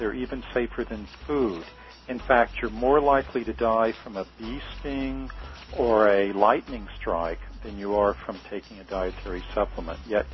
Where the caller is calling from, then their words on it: France; That's why I'm calling you from Europe right now. And you see that there are so many restrictions. There are things you can't even get here in France.